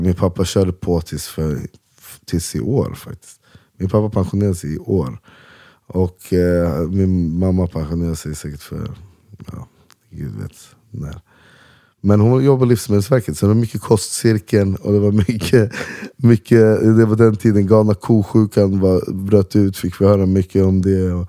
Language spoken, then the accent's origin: Swedish; Uppsala, Uppsala County, Sweden; vi snackade italienska. Men min mamma var mån om att vi skulle ha bra svenska. Det är inte konstigt eftersom vi är födda i Sverige